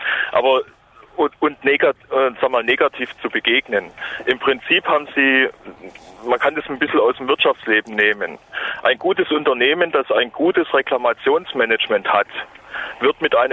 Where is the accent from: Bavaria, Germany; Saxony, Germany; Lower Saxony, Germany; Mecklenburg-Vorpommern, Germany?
Bavaria, Germany; Munich; Ja, ich rufe aus dem Auto an, aber ich komme aus München.